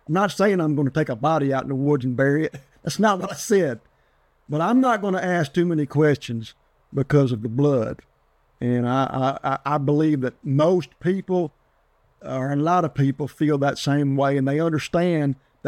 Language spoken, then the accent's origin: English; United States; That was my identity. That was who I was as an American.